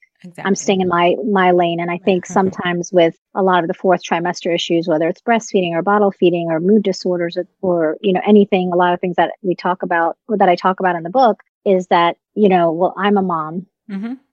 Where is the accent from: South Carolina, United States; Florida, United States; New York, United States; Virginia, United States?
Virginia, United States; Postpartum Support Virginia in my home state.